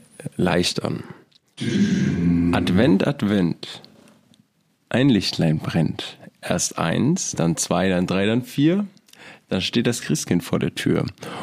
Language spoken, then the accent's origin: German; Bavaria, Germany; ich komme aus Bayern